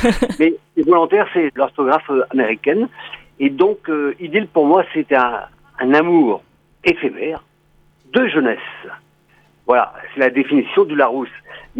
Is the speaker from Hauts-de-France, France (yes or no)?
no; Portsall, Brittany, France; born there; now in Plougastel-Daoulas, France; Je suis né à Port-Chal, même village d'ailleurs que … Ensuite, mes arrière-grands-parents étaient originaires de Molène. Donc, j'ai eu aussi un studio à Molène. Et j'habite actuellement à Plougastel, dans la rade de Brest.